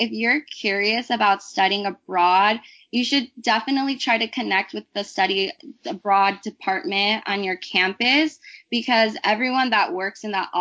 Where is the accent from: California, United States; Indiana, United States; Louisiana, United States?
California, United States; Riverside; I am from Riverside, California. I graduated from La Sierra High School in 2014.